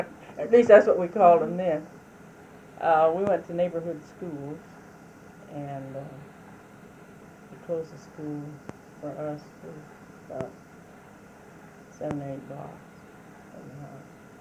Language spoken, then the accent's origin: English; Champaign, Illinois, United States; born there; I was born here in Champaign, and my father was born here.